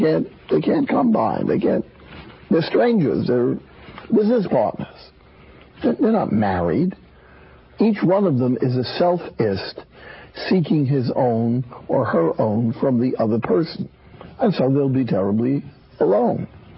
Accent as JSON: {"language": "English", "region": "New York", "country": "United States", "said": "I'm a New Yorker, I'm a large city person"}